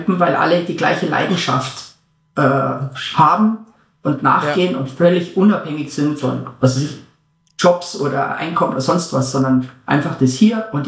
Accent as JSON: {"language": "German", "region": "Southern Germany", "country": "Germany", "tie": "born or raised there", "said": "Aufgewachsen bin ich ziemlich im Süden von Deutschland, nahe an den Alpen."}